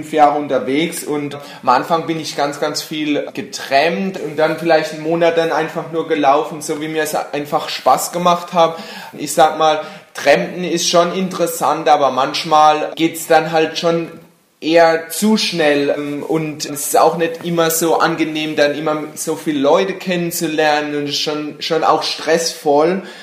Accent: Landau, Rhineland-Palatinate, Germany; von Landau, also meiner Heimatstadt in Deutschland

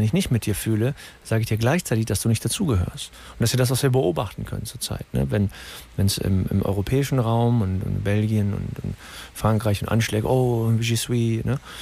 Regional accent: Cologne, North Rhine-Westphalia, Germany; ich bin in Nippes aufgewachsen

